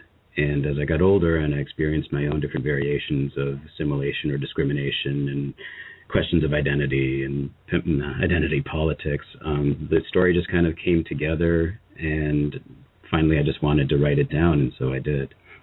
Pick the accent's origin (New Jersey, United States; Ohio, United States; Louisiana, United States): Ohio, United States; also born or lived in Peru; Well, I was born in Peru, but I was raised in Ohio.